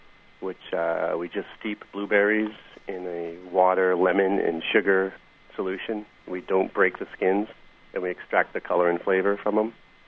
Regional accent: Newfoundland and Labrador, Canada; also born or lived in New England, United States; It wasn't New England, it was Newfoundland. I was born here in New England, but I spent part of my youth in Newfoundland.

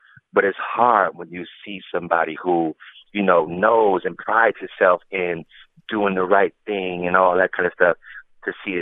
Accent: Saint Paul, Minnesota, United States; know that's from my community, my neighborhood. You know, their family is super close to my family. We're all from the Rondo community.

